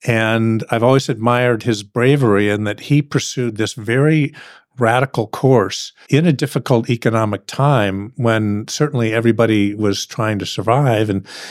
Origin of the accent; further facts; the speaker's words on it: Cleveland, Ohio, United States; I grew up in Cleveland, Ohio.